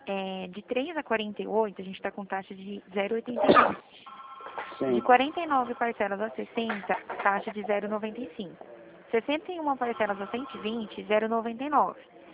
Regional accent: São Paulo, Brazil; Eu sou do interior de São Paulo

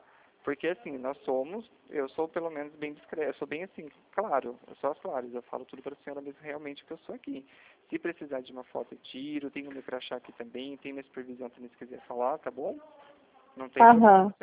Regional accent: Limeira, São Paulo, Brazil; Isso, ó, eu sou aqui de Limeira, tá? Eu sou do interior de São Paulo

